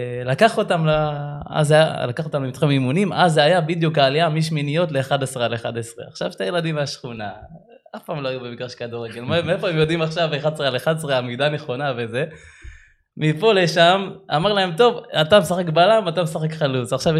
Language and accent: Hebrew; Kiryat Motzkin, Haifa District, Israel; כשאני הייתי ילד, גדלתי בקריית מוצקין